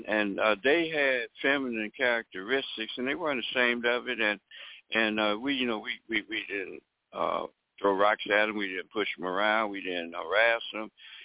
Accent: Tuskegee, Alabama, United States; I grew up in a small town. I grew up in Tuskegee, Alabama, mm-hmm. and there was probably less than 10,000 people in that whole town, and about half were black, half were white.

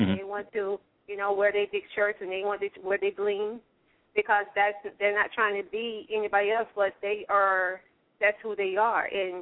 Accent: Atlanta, Georgia, United States; Atlanta, Georgia.

